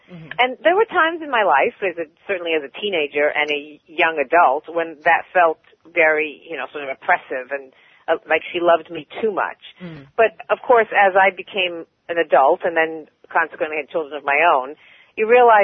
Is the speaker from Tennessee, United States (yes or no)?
no; Beverly Hills, California, United States; So my growing up in Beverly Hills, California was not necessarily, was definitely not, how the world functioned.